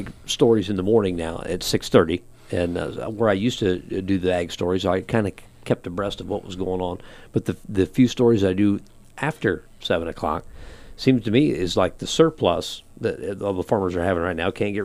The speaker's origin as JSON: {"language": "English", "town": "Kirkwood", "country": "United States", "tie": "born or raised there", "said": "I grew up in Kirkwood, which is a rural community, pretty much an ag town, little ag village. I'm not even allowed to call it a town in here. It's the village. It's Village Kirkwood, officially."}